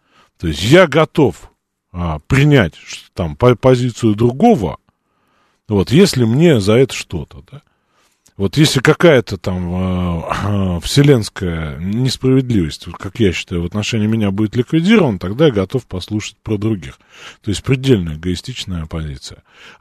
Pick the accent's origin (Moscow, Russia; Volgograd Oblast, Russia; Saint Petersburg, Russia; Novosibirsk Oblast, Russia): Moscow, Russia; born there; родился в Москве, прожил много где.